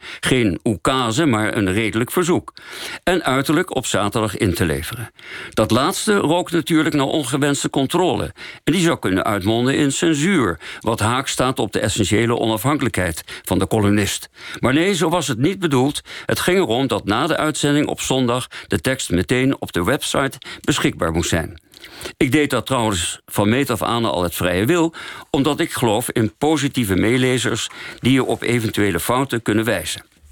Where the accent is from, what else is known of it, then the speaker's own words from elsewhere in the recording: The Hague, South Holland, Netherlands; Ik ben een elitaire Hagenaar die met een vlinderdas durft rond te lopen